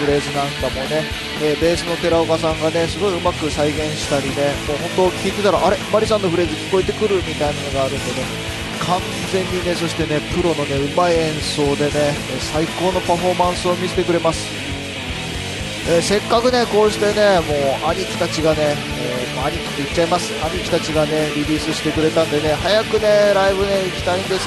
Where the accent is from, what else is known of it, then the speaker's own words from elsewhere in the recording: Hokkaido, Japan; 僕北海道出身なんでね北海道あるあるなんだけど泳げないんですよ。